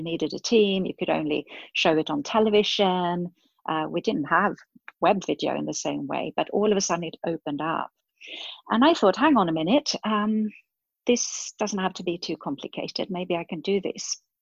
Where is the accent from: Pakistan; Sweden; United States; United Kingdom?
Sweden; moved away as an adult; I was born in Sweden, and I've lived almost half of my life abroad now